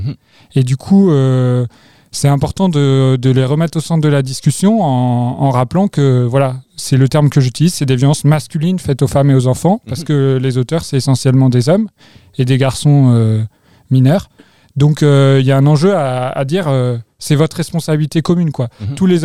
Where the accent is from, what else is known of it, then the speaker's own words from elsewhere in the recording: Grenoble, Auvergne-Rhône-Alpes, France; moi je suis grenoblois, j'ai d'abord fait des études à Sciences Po à Grenoble